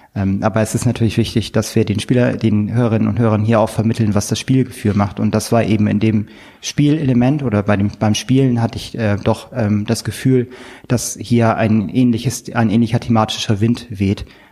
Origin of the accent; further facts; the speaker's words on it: Northern Germany, Germany; Ich komme zwar aus Norddeutschland, aber ich bin kein Nautiker und nie zu See gefahren.